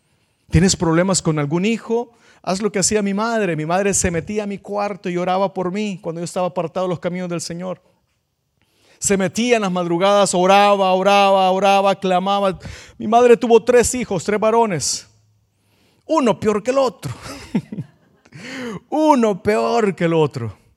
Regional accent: El Salvador; yo soy del Salvador, nací en el pueblo más peligroso de la capital, más peligroso del país, más peligroso del mundo.

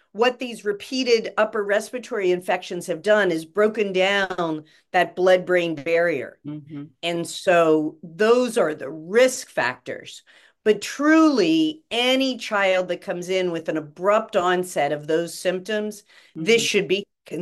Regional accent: West Virginia, United States; And I grew up in West Virginia where we did send the canaries into the coal mines.

